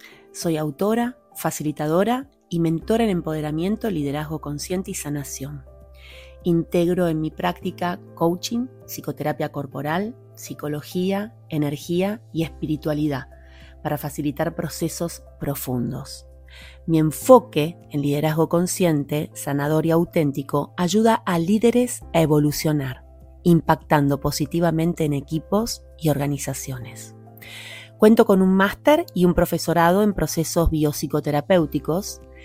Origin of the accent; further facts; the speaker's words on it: Argentina; born there; estas últimas dos en mi país natal, Argentina.